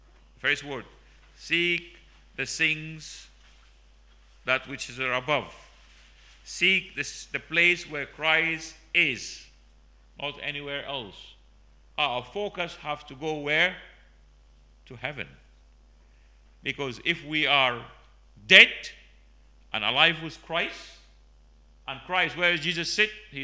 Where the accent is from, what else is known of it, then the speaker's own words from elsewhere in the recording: Sudan; English is a second language; moved away as an adult; now in United Kingdom; I come from Sudan, where the church have been persecuted. I've been to jail many times. And we come to the UK, I came 25 years ago almost